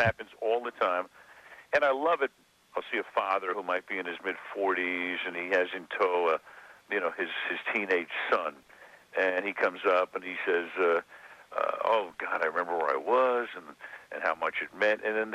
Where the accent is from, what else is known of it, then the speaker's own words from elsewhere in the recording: Brooklyn, New York, United States; I grew up in Brooklyn, and I remember when Vin Scully started.